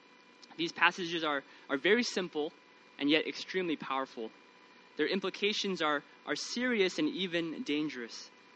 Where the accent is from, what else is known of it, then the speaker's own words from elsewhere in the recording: San Francisco, California, United States; moved away as an adult; now in Los Angeles, United States; I grew up in San Francisco, 18 years of my life. Came down to the University of Southern California.